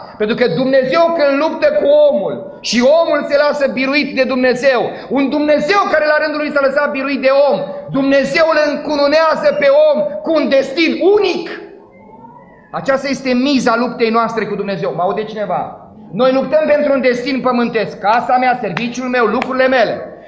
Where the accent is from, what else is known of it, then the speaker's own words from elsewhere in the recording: Moldavia, Romania; Eu am învățat cu mănăstirile, vin din Moldova.